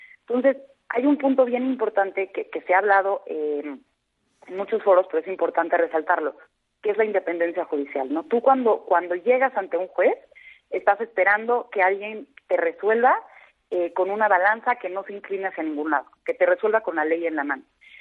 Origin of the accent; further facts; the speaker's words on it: Mexico City, Mexico; born there; Yo antes de ser mexicana nací en la Ciudad de México. Si tú ves mi acta de nacimiento, vas a ver Ciudad de México.